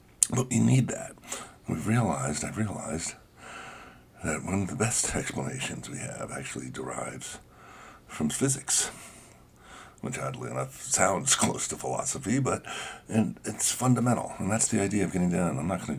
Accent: United States; I'm an American. I really like the idea of life, liberty, and the pursuit of happiness.

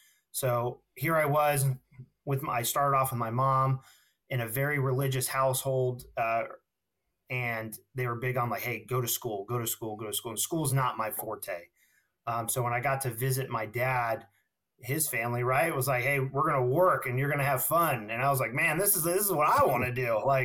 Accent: California, United States; So I'm originally from Sonoma County, California. I was born and raised there, and it was a great place to grow up.

